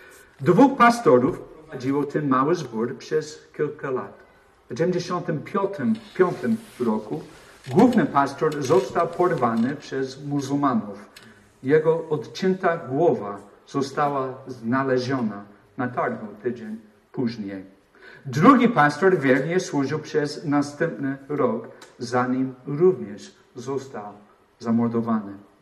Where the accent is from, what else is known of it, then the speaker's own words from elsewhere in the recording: United States; Polish is a second language; jestem Amerykaninem, to jest dlaczego mam taki dziwny akcent. I byłem pastorem w Teksasie